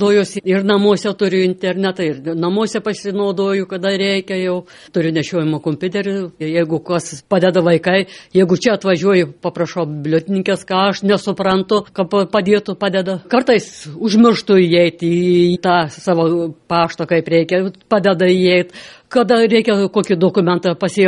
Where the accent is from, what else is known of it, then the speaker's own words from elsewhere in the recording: Gineikiai, Tauragė County, Lithuania; Aš iš Gineikiuose, Gineikiuose yra biblioteka.